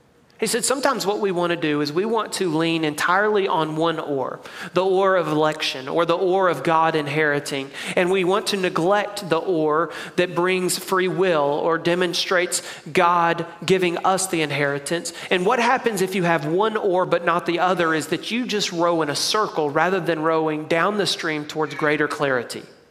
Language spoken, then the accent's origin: English; Mississippi, United States; I'm from Mississippi, so we got to make sure I'm reading it right.